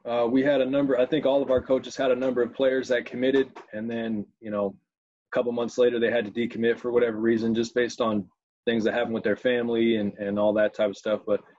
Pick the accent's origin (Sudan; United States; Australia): United States; California; I'm from California. I went to a junior college in California for 2 years, Contra Costa College.